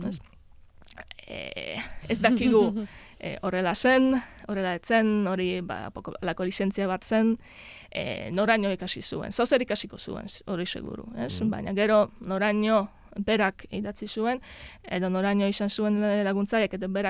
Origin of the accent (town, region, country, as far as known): Poznań, Greater Poland Voivodeship, Poland; born there; Basque is a second language